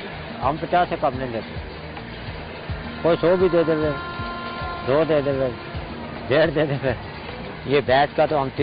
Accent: Azad Kashmir, Pakistan; میں آزاد کشمیر کا ہوں،

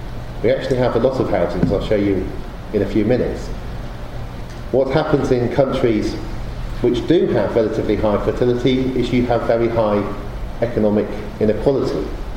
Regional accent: Oxford, South East England, United Kingdom; I grew up in Oxford

